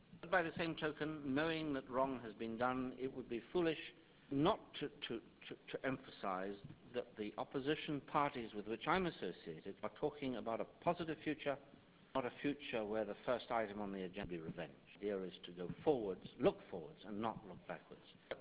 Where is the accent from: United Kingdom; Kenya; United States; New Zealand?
Kenya; me as a Kenyan